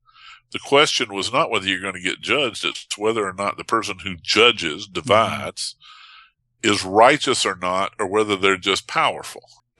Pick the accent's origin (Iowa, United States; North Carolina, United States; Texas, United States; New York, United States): North Carolina, United States; I'm going to work a pig in there somewhere, because I am from North Carolina.